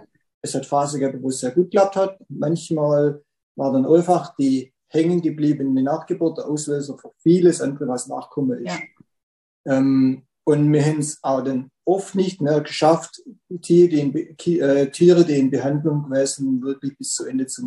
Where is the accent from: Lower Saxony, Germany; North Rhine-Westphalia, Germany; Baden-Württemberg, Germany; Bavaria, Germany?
Baden-Württemberg, Germany; Rudersberg; aus Rudersberg, Baden-Württemberg, und wir haben einen Milchviehbetrieb seit annähernd 20 Jahren